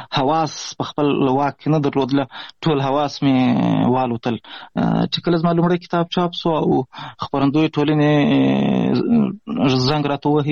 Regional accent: Pishin, Balochistan, Pakistan; زه خو اصلا د افغانستان د غزنی ولایت اوسېدونکی یم. د مهاجرت شپې ورځې په پاکستان کې تیروم، په پاکستان کې زیږیدلی یم. د کوټې سره نږدې پښین ښار ګوټي ورته وایي، په دې پښین ښار کې اوسېږم.

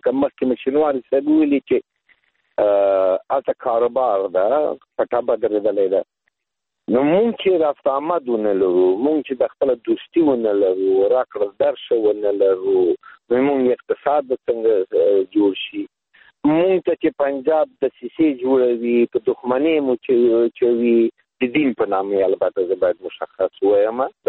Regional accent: Afghanistan

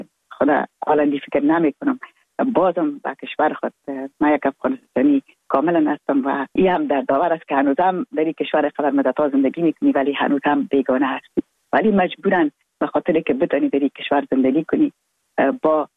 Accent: Afghanistan; moved away; ما در زمانی که دکتر نجیب در رأس دولت افغانستان بود از افغانستان بر آمدم

